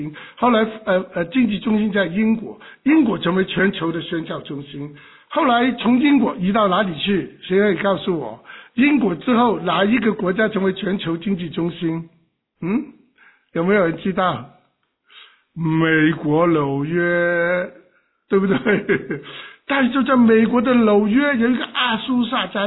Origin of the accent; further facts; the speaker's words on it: Hong Kong; 我当时是香港，我说不服气，为什么是上海不是香港？我是香港人嘛